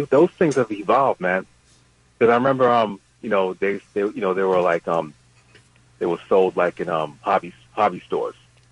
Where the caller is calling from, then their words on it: Bronx, New York, United States; Actually, I reside in the Bronx.